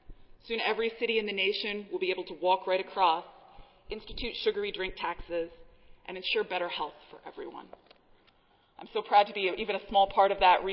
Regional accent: Washington, United States; I'm from Washington, so I know a lot about those.

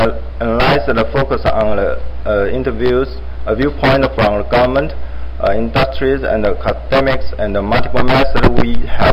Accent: Taiwan; I come from Taiwan

